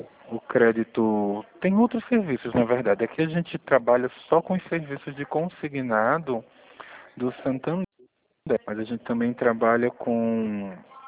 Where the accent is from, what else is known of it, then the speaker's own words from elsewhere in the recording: Pernambuco, Brazil; now in São Paulo, Brazil; Primeiro que eu moro em outro estado, eu sou de Pernambuco, né? Mas moro aqui em São Paulo.